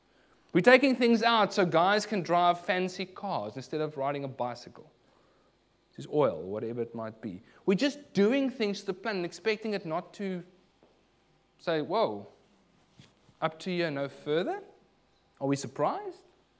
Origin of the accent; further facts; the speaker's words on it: South Africa; So the word reconciliation is a word that many people are familiar with, and being South African, it is a very big buzzword.